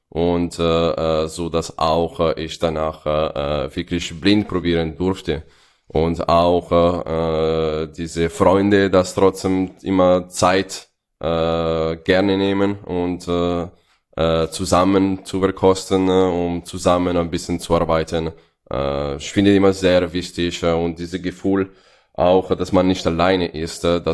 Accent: Lombardy, Italy; German is a second language; also born or lived in United Kingdom; dass etwas wie eine Weinregion in der Nähe, wo nach meiner Heimat in Italien sein würde.

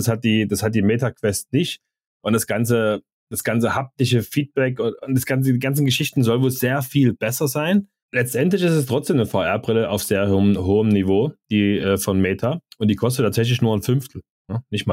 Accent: Saxony, Germany; born there; als gebürtiger Sachse

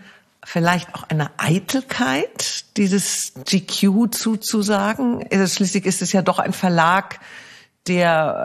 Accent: Munich, Bavaria, Germany; mit Redaktionssitz in meiner Heimat, München.

